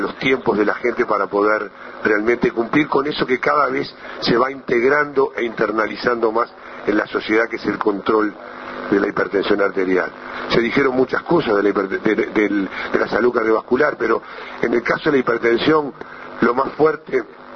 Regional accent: Uruguay; Como somos los uruguayos

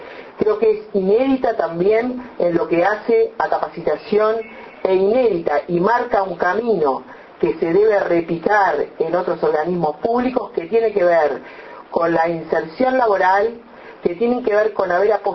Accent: Uruguay; como buenos uruguayos que somos

